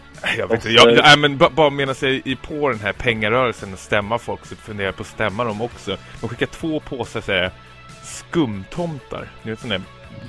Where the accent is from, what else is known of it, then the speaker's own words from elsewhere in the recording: Stockholm, Stockholm County, Sweden; Jag kom från Sverige. Var ifrån Sverige? Stockholm